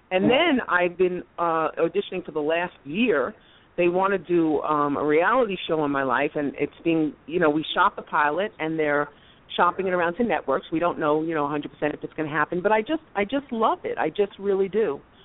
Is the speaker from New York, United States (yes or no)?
yes; New York, United States; Oh, I am. I will never change my accent.